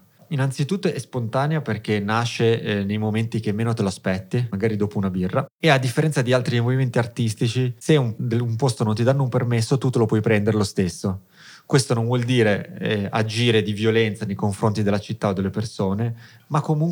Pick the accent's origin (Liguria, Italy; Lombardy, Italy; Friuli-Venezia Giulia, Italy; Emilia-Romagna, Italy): Liguria, Italy; io sono cresciuto in Liguria, sono cresciuto tra il mare e le montagne, le Alpi Marittime, quindi tra gli ulivi e i boschi